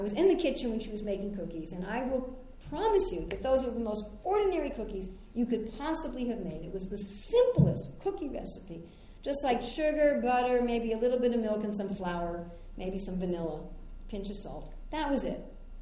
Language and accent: English; United States; Even I come back to America, and I'm an American citizen, for goodness sakes, and they're asking me what I'm doing in my own country.